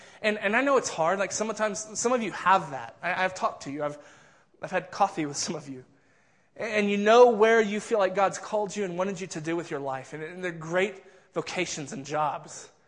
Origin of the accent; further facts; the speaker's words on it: the South, United States; but man, where I was brought up in the South, like vocation or calling, like that's what you did when you went into ministry